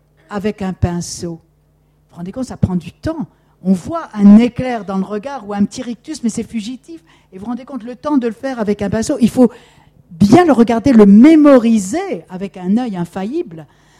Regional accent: Algeria; moved away; Je suis pied noir, j'ai quitté l'Algérie en 61 et je n'y avais plus jamais remis les pieds.

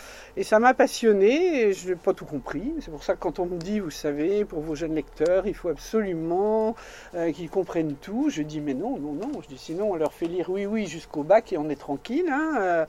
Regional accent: Meursault, Bourgogne-Franche-Comté, France; born there; now in Beaujolais, France; je suis terrienne, hein, d'abord, européenne ensuite, française et bourguignonne. Je suis très fière de ma Bourgogne natale parce que je suis née dans les grands vins de Bourgogne. Je suis née à Meursault, mon père était de Nuit-Saint-Georges

